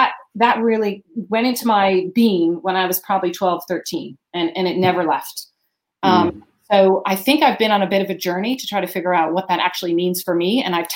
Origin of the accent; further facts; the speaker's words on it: United States; And so I know as an American here, when I first arrived